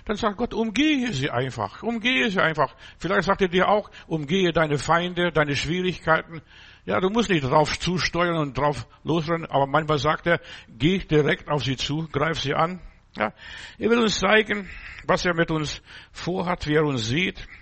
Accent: Augsburg, Bavaria, Germany; Ich bin an einem Baggersee bei uns zu Hause in Augsburg

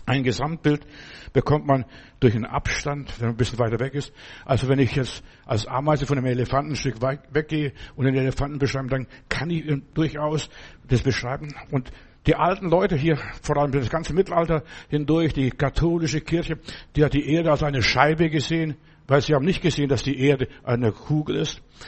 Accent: Germany; damit ich auch unterwegs Fernseh oder die Programme aus meiner Heimat, aus Deutschland oder wo auch immer, wo ich bin, hören kann

